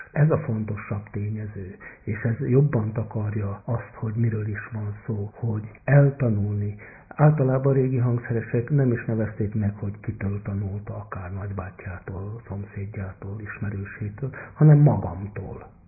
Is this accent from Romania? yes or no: no; Čoka, Vojvodina, Serbia; Egy igazi falusi közösségbe nevelkedtem föl, és szinte visszasírom azokat a ideális állapotnak tűnő gyerekkori élményeket.